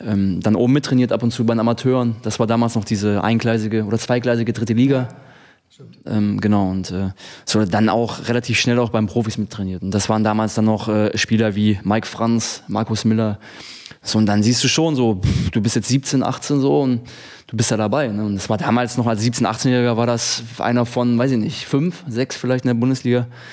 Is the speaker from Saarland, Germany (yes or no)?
no; Friedrichshafen, Baden-Württemberg, Germany; wo ich herkomme, eben vom Bodensee, Friedrichshafen, dann nach Stuttgart gewechselt bin